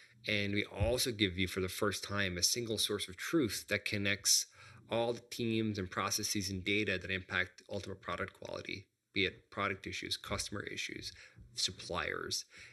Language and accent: English; Ireland; So the short version of my story so far is that I'm from Ireland.